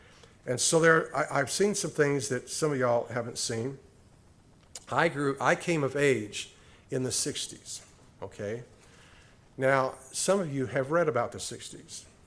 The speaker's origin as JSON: {"language": "English", "region": "Arizona", "country": "United States", "tie": "born or raised there", "said": "the beauty of Cochise County, and growing up in Cochise County"}